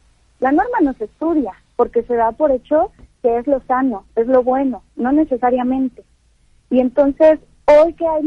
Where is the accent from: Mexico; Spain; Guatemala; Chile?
Mexico; no solo como mexicanos, sino como seres humanos